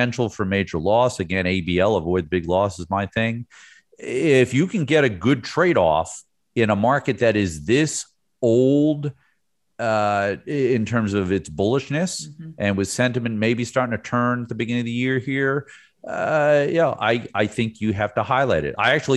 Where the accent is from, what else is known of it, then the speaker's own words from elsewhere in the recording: New Jersey, United States; now in Florida, United States; because I live in the Sunshine State of Florida and I grew up in the Garden State of New Jersey.